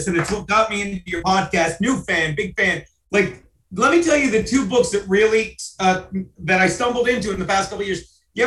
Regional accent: New York, United States; But that was when I realized I'm a New Yorker, because it's like I ain't leaving.

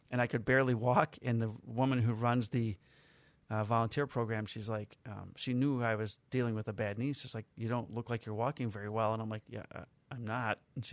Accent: Chicago, Illinois, United States; And one of them is which I grew up, it was in my hometown, I grew up going to like numerous times a week. And one is called Superdog, which is on the northwest side of Chicago.

